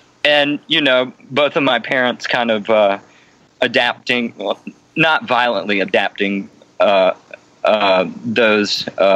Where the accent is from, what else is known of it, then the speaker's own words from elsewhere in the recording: Ooltewah, Tennessee, United States; I grew up in outside of Chattanooga in Chattanooga, Tennessee, in a small town called Ooltewah, Tennessee. My parents, very, very Southern folks, abiding by the rules of the South and shit.